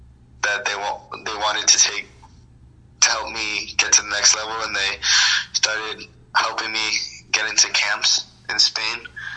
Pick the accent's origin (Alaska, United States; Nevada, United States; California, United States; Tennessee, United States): Nevada, United States; born there; I was born in Nevada, and I studied late.